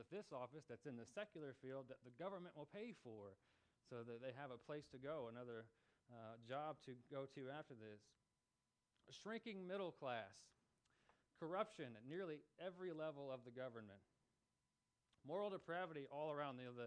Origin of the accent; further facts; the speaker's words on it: Brownsburg, Indiana, United States; I come from Brownsburg. I live and worship there in Brownsburg